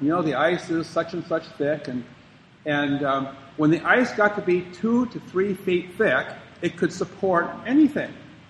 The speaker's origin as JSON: {"language": "English", "region": "Minnesota", "country": "United States", "said": "Now, I'm from Minnesota, you know, and I remember when I was a child"}